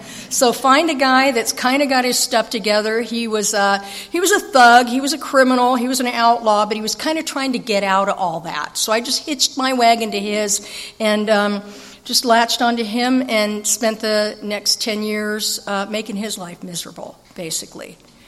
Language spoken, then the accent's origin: English; Escondido, California, United States; I'm actually from Escondido. I'm still living in the town I was born in, but I did get sent to Nebraska for a couple of years